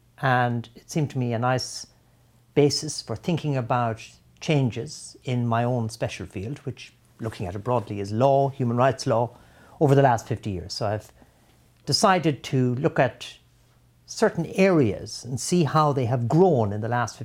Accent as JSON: {"language": "English", "country": "Ireland", "moved": "as an adult", "said": "I came here from Ireland, where I qualified as a solicitor, in 1980, and I was doing a master's."}